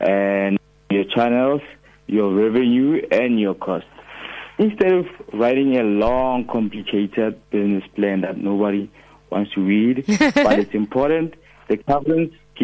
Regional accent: Krugersdorp, Gauteng, South Africa; I'm from Kruger's Dorp West in Mohali City.

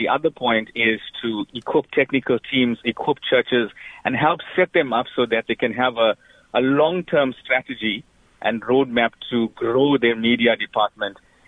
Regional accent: Verulam, KwaZulu-Natal, South Africa; I'm from Verulam

